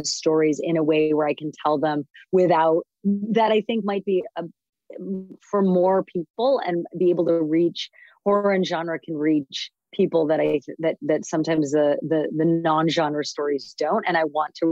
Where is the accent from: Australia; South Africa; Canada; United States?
Canada; I'm also Canadian.